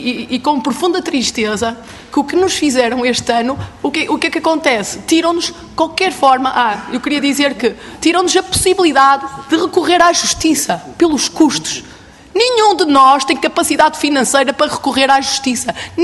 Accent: São João da Madeira, Aveiro, Portugal; Sou de São João da Madeira, distrito de Aveiro, e trabalhei, na maioria das vezes, no distrito de Viseu.

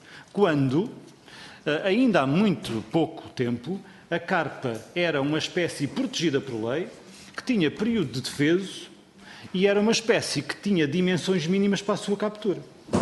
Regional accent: Vila de Rei, Castelo Branco, Portugal; há um no distrito que eu sou natural, em Vila de Rei, há um gastronómico do axigã.

